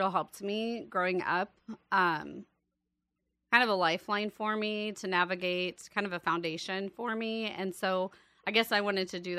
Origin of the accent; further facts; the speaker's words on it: Callander, Iowa, United States; now in Malvern, United States; Well, I'm originally from Callander, Iowa, which is up by Fort Dodge. And we ended up in Malvern, clear back in 2003.